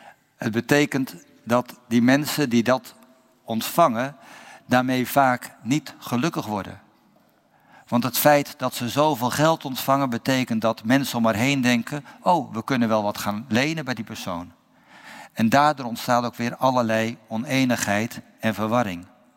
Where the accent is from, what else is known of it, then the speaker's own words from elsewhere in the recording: Alblasserdam, South Holland, Netherlands; Nu kom ik uit Alblasserdam en mijn moeder die hoorde het een en ander